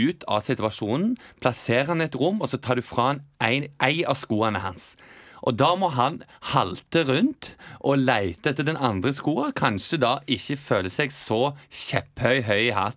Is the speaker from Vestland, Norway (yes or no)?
no; Randaberg, Rogaland, Norway; I Randaberg så mistet jeg dialekten min til en litt mer stor dialekt nå, merker jeg.